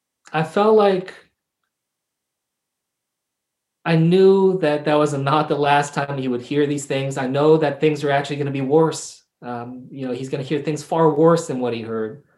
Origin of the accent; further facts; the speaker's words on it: New Jersey, United States; I kept telling him I'm a New Jersey boy.